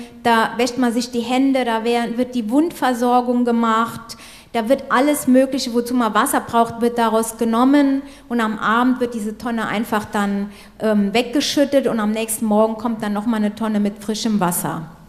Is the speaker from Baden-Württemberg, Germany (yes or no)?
no; Nuremberg, Bavaria, Germany; ich komme aus Nürnberg